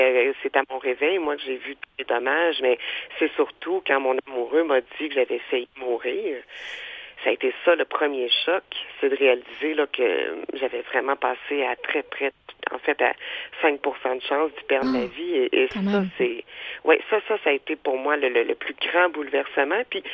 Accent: Saint-Hyacinthe, Quebec, Canada; now in Trois-Rivières, Canada; je suis native de Sainte-Hyacinthe, mais j'habite Trois-Rivières depuis près de, même je pense, plus de 10 ans.

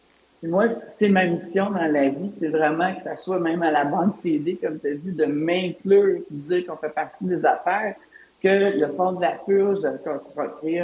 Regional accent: Montreal, Quebec, Canada; en tant que Montréalaise, québécoise, puis aussi membre de la communauté de LGBTQ+

